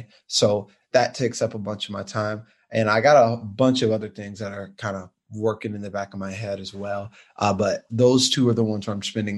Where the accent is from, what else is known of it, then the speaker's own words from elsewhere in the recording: Atlanta, Georgia, United States; I am based in Atlanta, Georgia. Atlanta's where I'm hanging my hat right now. Born and raised here.